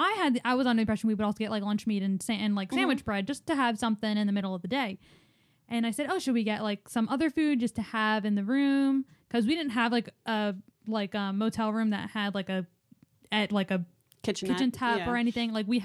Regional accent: Ocean City, New Jersey, United States; but I grew up in Ocean City, New Jersey, and I love it.

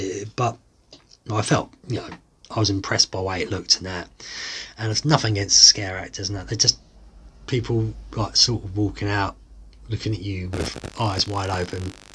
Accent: England, United Kingdom; but I'm from England, so I don't really know the place.

